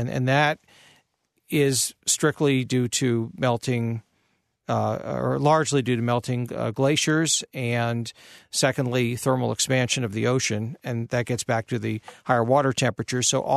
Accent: Pennsylvania, United States; now in Ohio, United States; Of course, I grew up in the Poconos in Eastern.

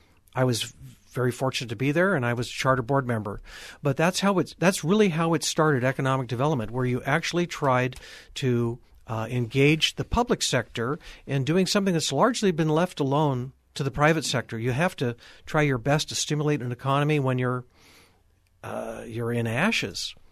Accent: Eugene, Oregon, United States; From my perspective, I came from Eugene.

